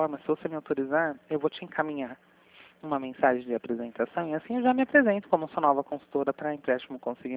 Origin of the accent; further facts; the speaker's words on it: Sorocaba, São Paulo, Brazil; eu sou de Sorocaba